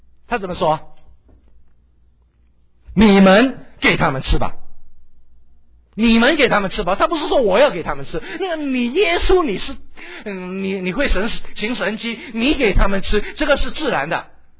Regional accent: Hong Kong; 自小到大，我在一个上海人，我是上海人啊，我在香港上海人的家里面长大

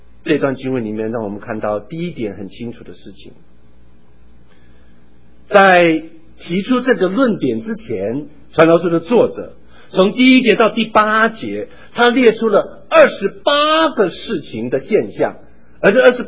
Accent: Taitung County, Taiwan; 我小时候在台东长大，我们那个台东有一个凤梨工厂，据说那个时候是台东唯在台湾唯一的凤梨工厂。

